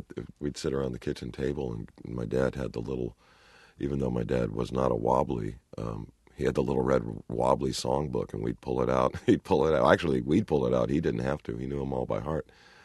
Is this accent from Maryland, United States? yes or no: no; California, United States; And we were brought up, in a way, with my mother's family, to think of ourselves as Californian, you know, and to think of ourselves as distinct from the rest of the country, in a way, you know, because we're separated by deserts and mountains